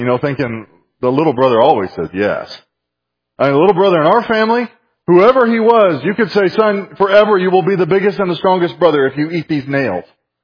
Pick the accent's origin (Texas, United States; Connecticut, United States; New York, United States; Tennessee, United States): Texas, United States; San Antonio; I grew up in San Antonio, Texas. And in the area around there, we had friends that would occasionally invite us into the outskirts.